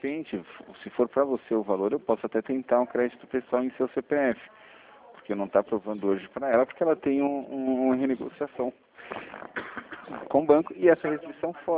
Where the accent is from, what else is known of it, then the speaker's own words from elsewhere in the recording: Brazil; Eu sou brasileiro, o Brasil não desiste nunca, né?